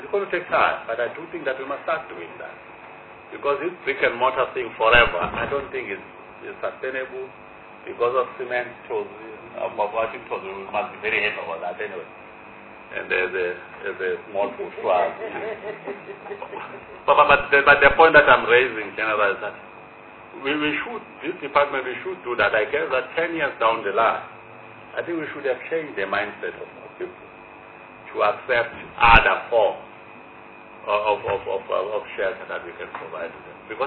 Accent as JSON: {"language": "English", "town": "Alexandra", "region": "Gauteng", "country": "South Africa", "tie": "born or raised there", "said": "when we grew up in Alexandria"}